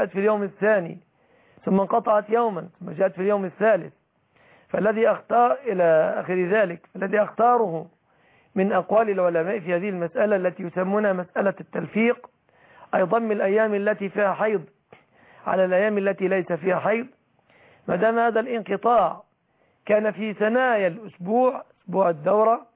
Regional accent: Egypt

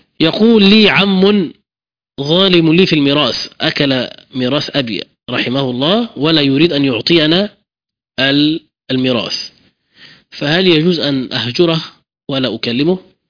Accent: Egypt; فمهر المرأة عندنا في مصر يتمثل في الشبكة اللي هي الذهب، وفي قائمة المنقولات، وفي المؤخر.

